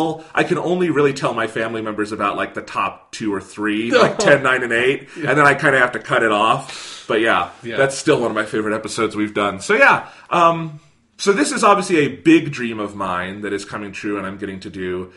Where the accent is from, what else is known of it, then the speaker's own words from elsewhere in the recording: Iowa, United States; born there; I am originally from Iowa. I was born there. Thomas was born there. We go back there every so often, so I know the area. I have a ton of family there.